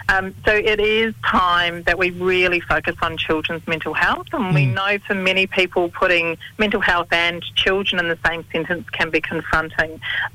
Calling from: Sydney, New South Wales, Australia; I'm calling from Sydney today.

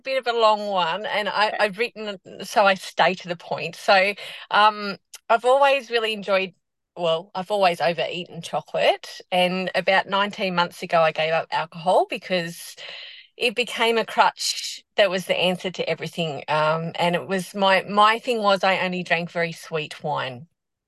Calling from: Australia; bit. Oh dear. I'm calling from Australia, so it's

